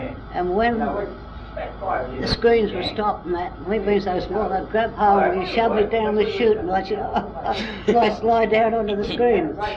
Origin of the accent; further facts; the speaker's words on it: West Wallsend, New South Wales, Australia; I was born and bred in West Wallsend. I don't know whether I'm a Westie or a Barnsley right now.